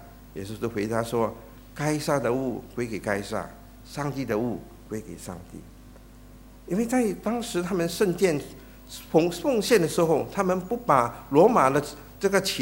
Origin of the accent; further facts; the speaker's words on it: China; 我们中国人一句话说，人不为己，天诛地灭